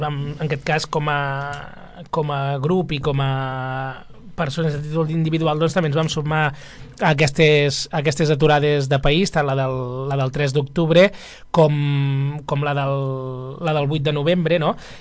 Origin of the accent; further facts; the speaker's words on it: Catalonia, Spain; quin tipus de poble som els catalans